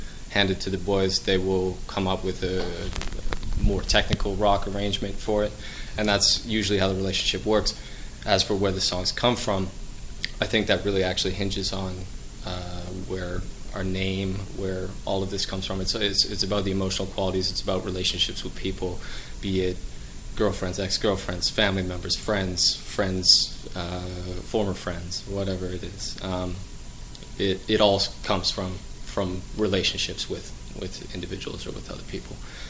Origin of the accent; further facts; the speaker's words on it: Halifax, Nova Scotia, Canada; moved away; I'm originally from Halifax, so I had a prior band out there with a longtime songwriting friend of mine